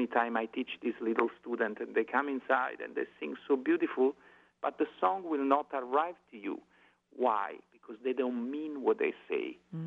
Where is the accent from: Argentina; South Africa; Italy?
Italy; now in California, United States; since I moved here in the United States and the journey of growing up in Italy.